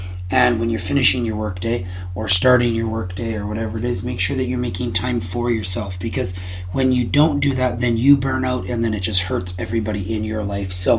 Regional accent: Edmonton, Alberta, Canada; I'm from Edmonton, Alberta, the winters get very long.

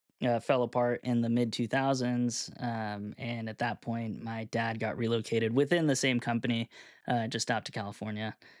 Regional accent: U.S. Virgin Islands; also born or lived in Puerto Rico; So I was born in Puerto Rico, raised in the U.S. Virgin Islands.

